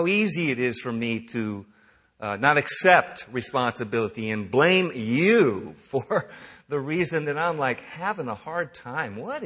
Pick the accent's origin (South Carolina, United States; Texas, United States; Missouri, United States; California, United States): California, United States; San Francisco; I grew up in San Francisco